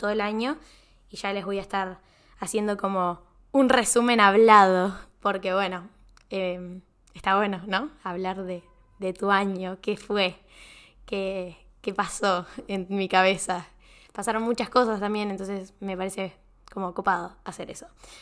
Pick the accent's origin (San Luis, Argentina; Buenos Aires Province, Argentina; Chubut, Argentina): San Luis, Argentina; moved away as an adult; now in Buenos Aires, Argentina; Tengo 20 años, soy de San Luis, capital de Argentina, por si me escuchan desde otros países. Bueno, ahí nací, me vine a vivir a Buenos Aires hace casi ya 2 años, desde el 2021